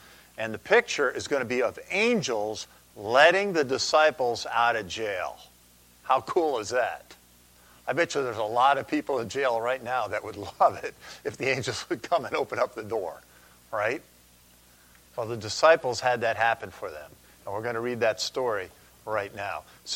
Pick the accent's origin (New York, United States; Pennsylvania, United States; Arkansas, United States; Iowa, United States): New York, United States; I'm from New York originally, and some people will correct me in terms of my terminology.